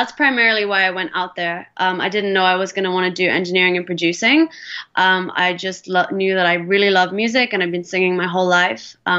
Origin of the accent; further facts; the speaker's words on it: Cape Town, Western Cape, South Africa; also born or lived in Johannesburg; I was born in Joburg, but I consider myself from Cape Town because I grew up there.